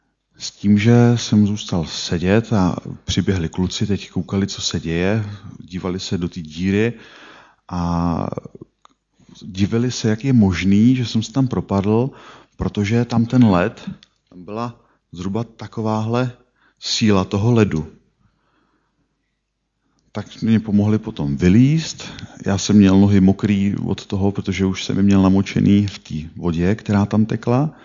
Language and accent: Czech; Trutnov, Hradec Králové Region, Czechia; Tehdy u nás v Trutnově, kde jsem vyrůstal